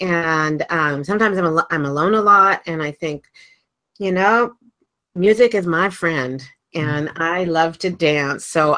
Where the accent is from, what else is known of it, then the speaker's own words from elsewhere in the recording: Maryland, United States; I grew up in Maryland. I went to a wonderful school district, Montgomery County Schools.